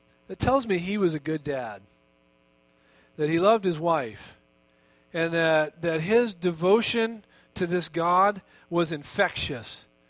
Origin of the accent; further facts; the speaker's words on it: Alaska, United States; And it's like, we know, we're from Alaska.